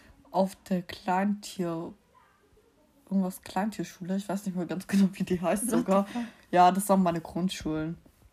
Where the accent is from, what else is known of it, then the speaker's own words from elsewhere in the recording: Baden-Württemberg, Germany; Ich war einmal in Möcklingen, das ist hier bei uns in Baden-Württemberg, Ostalbkreis in Möcklingen.